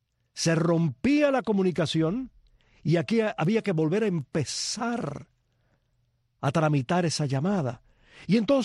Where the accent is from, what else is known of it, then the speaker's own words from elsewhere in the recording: Miami, Florida, United States; En los años de mi infancia en Miami, en los años 60, llamar a mis abuelos en Cuba era una pesadilla.